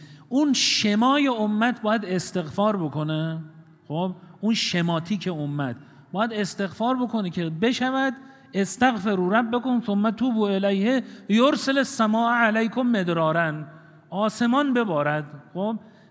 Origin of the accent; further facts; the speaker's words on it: Iran; ما الان ایرانی هستیم، قوم ایرانی. خب ما الان یه قومیم، ایرانیم.